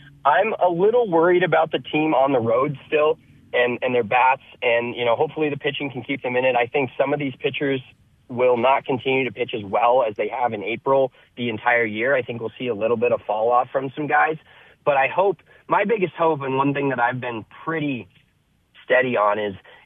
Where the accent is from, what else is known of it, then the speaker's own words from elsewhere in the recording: Colorado, United States; So I grew up in Colorado, loved to play baseball.